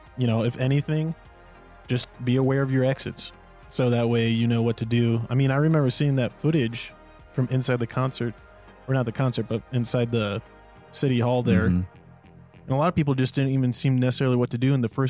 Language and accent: English; United States; But it's just something that I think like as an American, I want people to like know about it